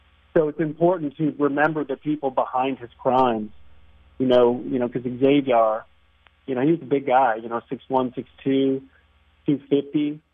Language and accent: English; Iowa, United States; I live in the Midwest. I'm from Iowa.